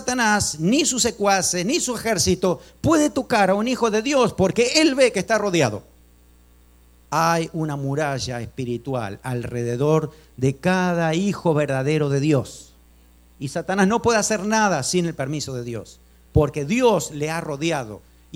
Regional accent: Pehuajó, Buenos Aires Province, Argentina; Miren, en mi pueblo, en Pehuajó, había muchas personas que abrían

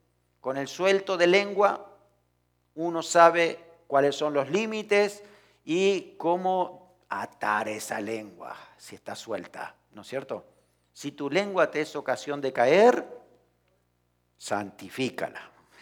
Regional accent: Pehuajó, Buenos Aires Province, Argentina; Cuando estaba empezando como pastor, en mi pueblo, en Pehuajó

